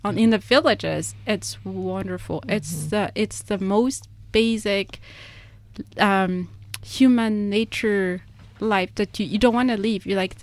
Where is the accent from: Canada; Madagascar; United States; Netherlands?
Madagascar; English is a second language; So now I think of it, what if I come from Madagascar, arrive in Utoh, and I would tell you what to do with your water?